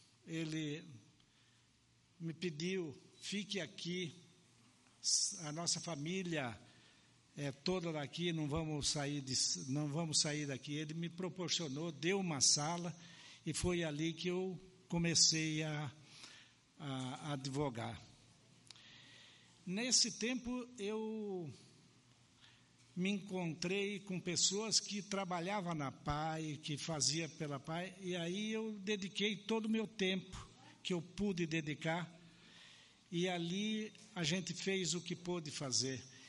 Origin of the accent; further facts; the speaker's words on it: Marialva, Paraná, Brazil; also born or lived in Itabapuã, São Paulo; now in Sarandi, Brazil; sou natural de Itabapuã, estado de São Paulo, e vim para Marialva, aqui da BAN, ali eu me criei, ali eu cresci, e, de repente, eu cheguei a Sarandi e encontrei aqui o meu verdadeiro lugar.